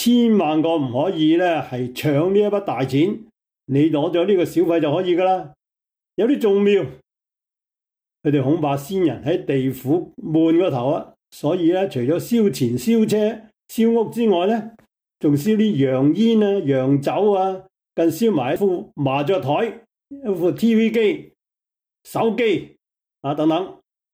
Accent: China; 但我哋中国人呢，对死确系有一种莫名嘅恐惧

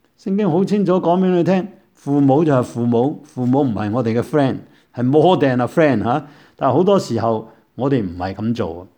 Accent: China; 尤其是我哋中国人嘅父亲，就哇非常紧张。

